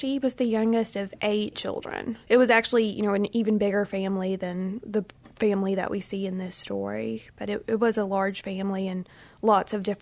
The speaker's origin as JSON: {"language": "English", "town": "Memphis", "region": "Tennessee", "country": "United States", "tie": "born or raised there", "said": "I am from Memphis. I've lived here my whole entire life, so native Memphian."}